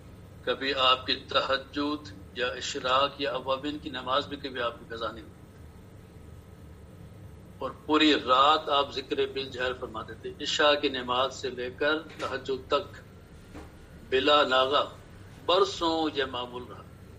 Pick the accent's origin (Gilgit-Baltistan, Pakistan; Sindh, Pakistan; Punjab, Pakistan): Sindh, Pakistan; Jhuddo; also born or lived in Jamesabad; میری پیدائش بھی جڈو ہی کی ہے, میں نے پرائمری بھی میں نے جڈو سے پاس کی. اس کے بعد 1968 میں جب میں چھٹی کلاس میں تھا اس وقت پھر ہم لوگ جیمس آباد میں آ گئے.